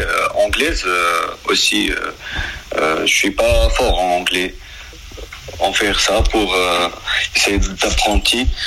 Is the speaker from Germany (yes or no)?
no; Mahdia, Mahdia Governorate, Tunisia; now in Nantes, France; j'ai 25 ans, je suis un volontaire chez Parcours le monde, Grand Ouest à Nantes. Je viens de Mahdia, une ville du Sahel tunisien.